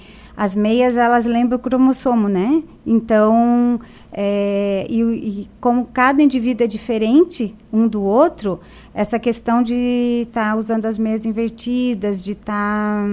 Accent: Itararé, São Paulo, Brazil; now in Urussanga, Brazil; Eu sou de Tararé, é interior de São Paulo. Itararé. Mas eu moro aqui há 30 anos.

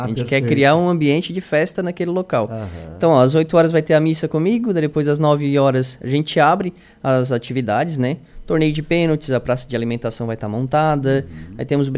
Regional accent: Içara, Santa Catarina, Brazil; Eu sou natural da Içara.

